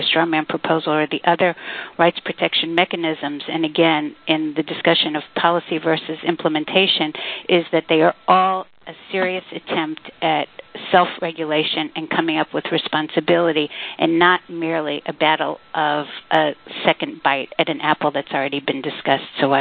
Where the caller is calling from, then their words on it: Israel; I'm calling in from Israel.